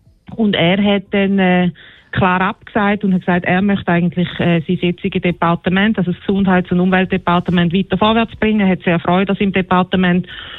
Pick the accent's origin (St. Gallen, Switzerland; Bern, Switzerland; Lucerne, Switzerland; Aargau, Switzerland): St. Gallen, Switzerland; moved away as an adult; now in Winterthur, Switzerland; Meine Eltern bzw. meine Großeltern sind in den 60er Jahren in die Schweiz gekommen. Ja, und ich bin da geboren und aufgewachsen und bin dann vor über 15 Jahren, ja genau, aus dem Toggenburg fürs Studium nach Winterthur zuerst gezogen und nachher auf Zürich.